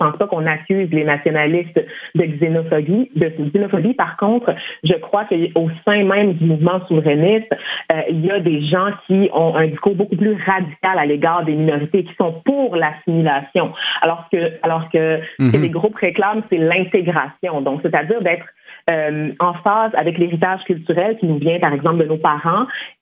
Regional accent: Quebec, Canada; Moi, j'ai grandi, je suis née au Québec. Je viens d'une nation qui a une culture francophone, Haïti, donc qui est vraiment un pays dont le colonisateur était la France. Donc moi, je parle français, on parle français chez nous.

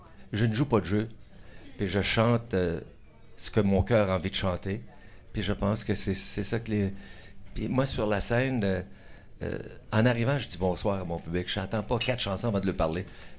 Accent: Thetford Mines, Quebec, Canada; j'ai commencé à chanter quand j'ai quitté ma ville natale, Thetford Mines.

